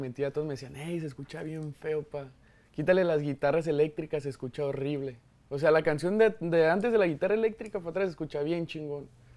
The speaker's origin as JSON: {"language": "Spanish", "town": "Tonalá", "region": "Jalisco", "country": "Mexico", "tie": "born or raised there", "said": "yo crecí en Tonalá. Okay. Tonalá es una de las zonas de Guadalajara."}